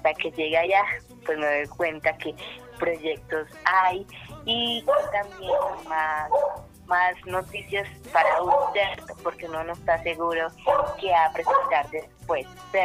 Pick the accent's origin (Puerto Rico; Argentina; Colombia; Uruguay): Colombia; Calarcá, Quindío; also born or lived in Quimbaya; pues yo soy de Calarcá, me mudé, me trasladé para acá, yo era de Quimbaya